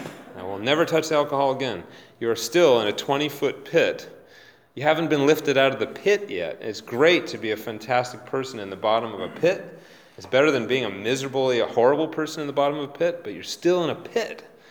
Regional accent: Saskatchewan, Canada; The city that I was raised in Saskatchewan, in Canada, used to be called Pile of Bones.

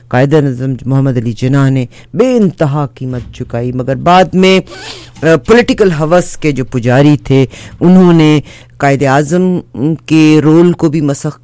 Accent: Pakistan; میں خود پاکستان سے تعلق رکھتی ہوں

